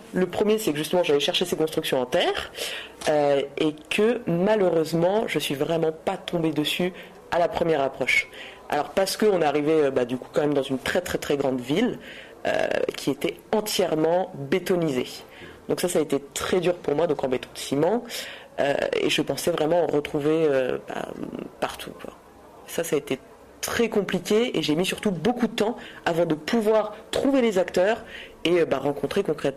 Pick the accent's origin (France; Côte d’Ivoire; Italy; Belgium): France; je suis plutôt native de France, etc. J'ai vécu toute ma vie ici